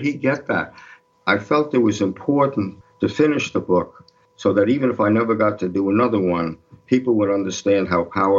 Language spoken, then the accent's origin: English; New York, United States; And then you know, I was from New York.